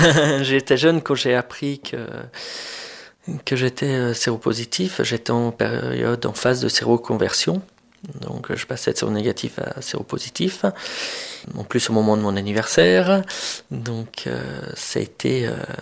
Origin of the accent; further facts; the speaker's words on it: Bourgogne-Franche-Comté, France; puisque j'étudiais à Grenoble et je suis originaire de la Bourgogne